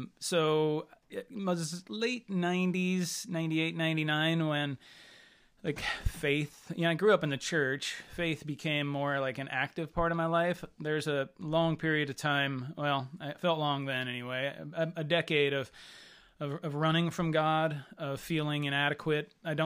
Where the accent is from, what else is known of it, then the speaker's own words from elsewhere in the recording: Rochester, Washington, United States; But I grew up in Rochester, so South Thurston County and not far, and Centralia, Chehalis area was the closest of actual some kind of thing like a city or a town